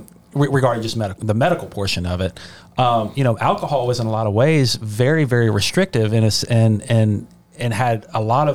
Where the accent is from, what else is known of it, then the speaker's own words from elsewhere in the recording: Ocean Springs, Mississippi, United States; Now, obviously, I'm from Ocean Springs, and Ocean still Springs isn't New Orleans.